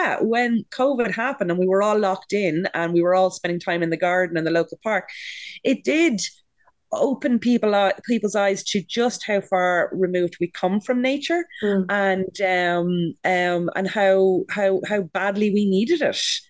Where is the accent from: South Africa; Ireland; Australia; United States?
Ireland; I grew up in Catholic Ireland